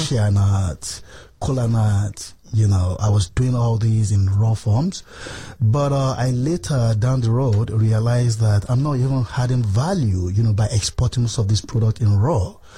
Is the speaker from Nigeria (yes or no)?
yes; Nigeria; I'm primarily from Nigeria. I studied international marketing in London. I graduated from college in 1987. And in 1989, I went back to Nigeria